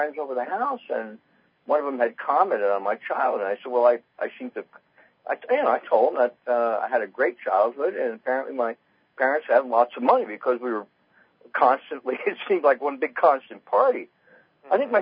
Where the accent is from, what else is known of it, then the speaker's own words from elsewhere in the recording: Newark, New Jersey, United States; I was raised in Newark, and you know what Newark was like back in the 50s, in tenement buildings and so on and so forth, in a little place called Little Italy in Newark off of South Orange Avenue.